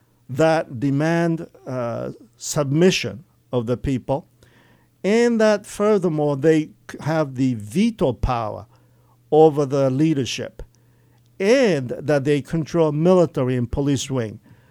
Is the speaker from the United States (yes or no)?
no; Japan; English is a second language; I say this not because I'm Japanese and I'm from Japan